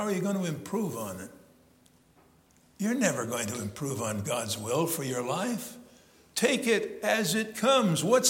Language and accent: English; Illinois, United States; I look back at my life. I grew up in Northern Illinois.